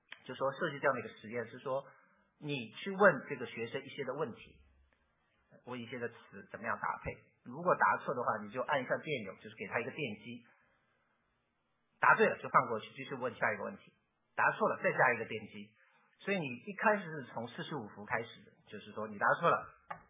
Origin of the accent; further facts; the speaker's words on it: Shanghai, China; 所以你知道我是从上海出来的，这个上海人很喜欢讲说吵架